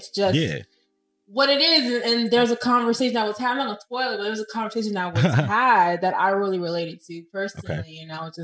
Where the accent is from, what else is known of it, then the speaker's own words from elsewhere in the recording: Pennsylvania, United States; I'm really from Pennsylvania, but, like, I've been in Florida for a long time